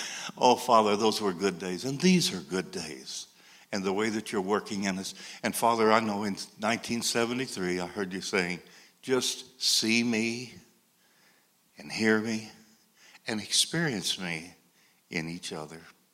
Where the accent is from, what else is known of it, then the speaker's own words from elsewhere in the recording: Du Quoin, Illinois, United States; now in Chicago, United States; I'm from DuCoin. We always go to all the car races.